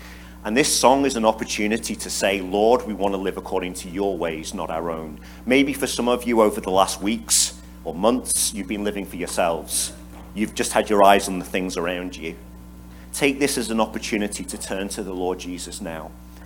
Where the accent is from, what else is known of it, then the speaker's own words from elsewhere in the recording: Paderborn, North Rhine-Westphalia, Germany; You know, I come from Paderborn in Germany.